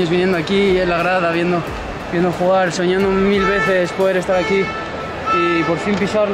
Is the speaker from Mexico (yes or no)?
no; Asturias, Spain; now in Madrid, Spain; Más cuando soy de fuera, soy de Asturias y en estos 7 temporadas que llevo fuera de casa y llevo aquí en Madrid